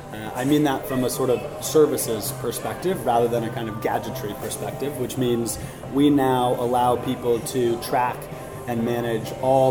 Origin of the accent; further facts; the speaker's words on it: United States; moved away as an adult; now in United Kingdom; I've been in the UK for 7 years now, since 2010. I was born in the UK originally, but I grew up in the States